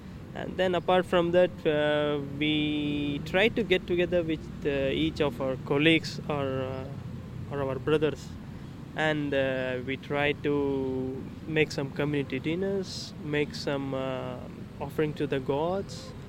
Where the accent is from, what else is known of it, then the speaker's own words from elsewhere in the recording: India; now in Haiti; whenever I say I'm an Indian, they say, wow, you guys are the one to come here first.